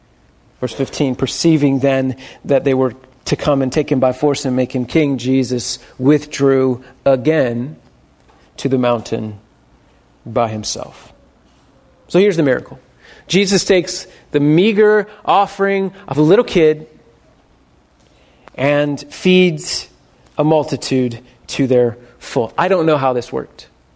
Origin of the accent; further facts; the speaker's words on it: United States; Maybe it's because I'm an American, and as an American, we don't do anything without thinking about food being involved in some way or another.